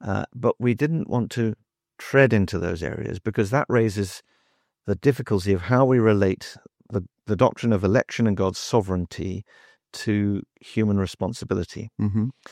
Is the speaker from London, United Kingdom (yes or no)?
no; Leatherhead, South East England, United Kingdom; So I grew up in Leatherhead in Surrey. I'm one of 8 children.